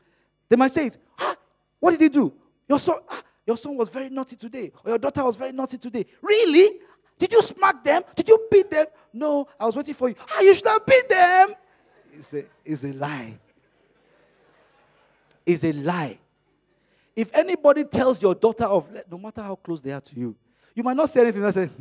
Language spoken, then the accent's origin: English; Nigeria; first language Yoruba; English is a second language; I can't say it in Yoruba, which is my native tongue, but I'll say the translation in English